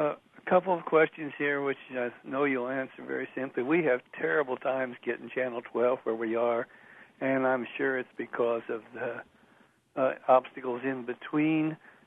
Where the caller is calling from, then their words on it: Tangier, Indiana, United States; Well, if that's me, it's Tangier.